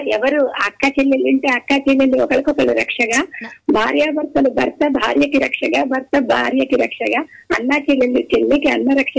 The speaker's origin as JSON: {"language": "Telugu", "region": "Odisha", "country": "India", "said": "నేను ఒరిస్సా నుంచి."}